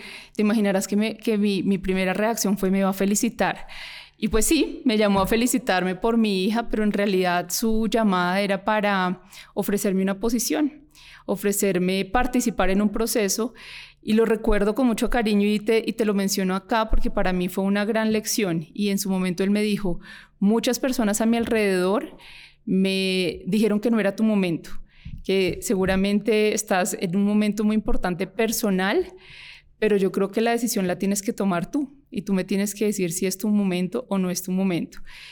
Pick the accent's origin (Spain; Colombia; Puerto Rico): Colombia; creo que mi acento me delata. Soy colombiana.